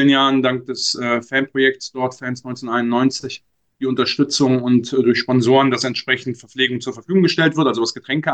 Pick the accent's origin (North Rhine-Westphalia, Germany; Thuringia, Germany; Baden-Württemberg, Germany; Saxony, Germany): North Rhine-Westphalia, Germany; Cologne; trotz aller Emotionalität als Kölner die Mühe geben, entsprechend neutral zu berichten